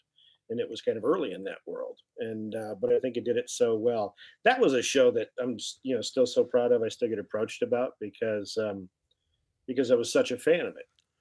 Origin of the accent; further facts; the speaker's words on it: Battle Creek, Michigan, United States; I'm from Serial City.